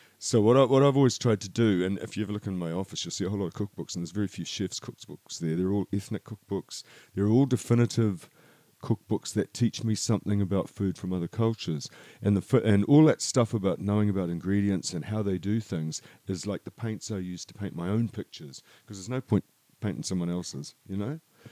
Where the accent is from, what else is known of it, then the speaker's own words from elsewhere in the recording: New Zealand; like all Kiwis, you know, I'm bits are from everywhere.